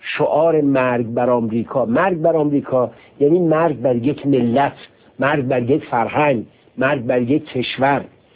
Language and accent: Persian; Iran; بنده به عنوان یک ایرانی واقعا احساس شرم میکنم